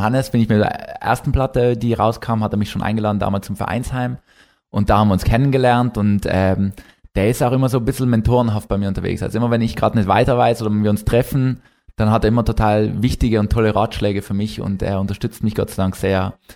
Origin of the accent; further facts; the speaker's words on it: Trentino-Alto Adige, Italy; Aber als Südtiroler in Bayern oder in Baden-Württemberg im Süden von Deutschland überhaupt kein Problem.